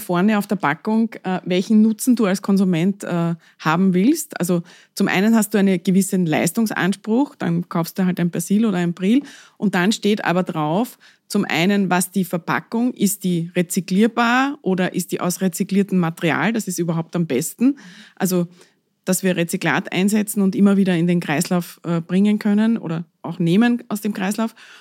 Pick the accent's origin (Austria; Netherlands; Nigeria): Austria; ich bin als Österreicherin immer sehr stolz auf unser Österreich-Geschäft